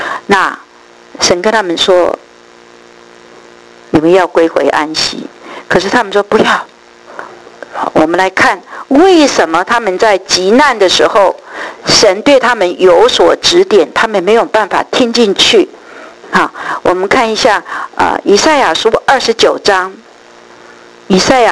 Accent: China; 我们中国人都有一个错误的观念哈

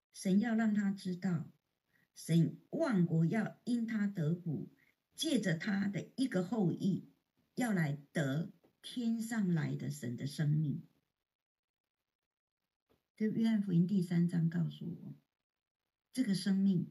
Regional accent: China; 我们中国人讲不孝子，孝就是像，不孝的子孙就是不像祖先那样。

